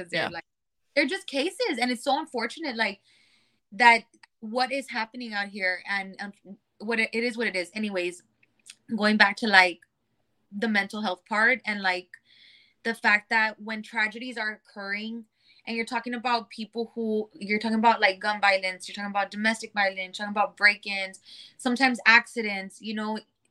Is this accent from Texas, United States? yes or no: yes; Laredo, Texas, United States; I was born and raised in Laredo. My families are middle class.